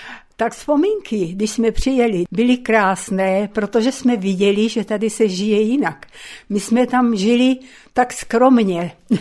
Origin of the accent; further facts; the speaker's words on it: Korita, Rivne Oblast, Ukraine; now in Czech Republic; Vesnice se jmenovala Korita, bylo to kousek od Ostrožce, to byl náš okres, ale my jsme byli jako rodina jediná v ukrajinské vesnici.